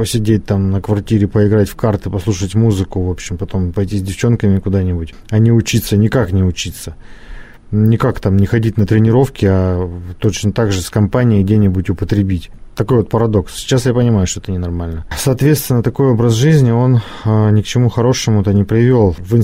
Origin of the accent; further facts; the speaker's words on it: Yekaterinburg, Sverdlovsk Oblast, Russia; У меня полно таких друзей, я из Екатеринбурга